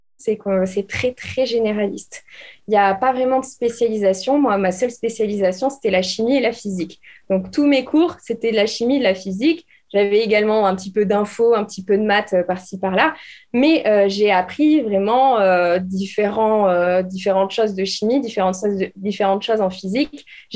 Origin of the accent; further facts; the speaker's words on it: Bordeaux, Nouvelle-Aquitaine, France; j'avais fait le choix de rester dans la ville où je suis née, où j'ai grandi, donc à Bordeaux.